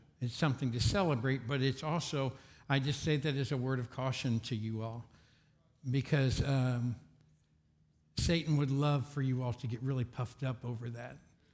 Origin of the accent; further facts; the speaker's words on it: Kentucky, United States; And I'm from Kentucky, too. I mean, come on. I saw some people roll their eyes when they heard I was from Kentucky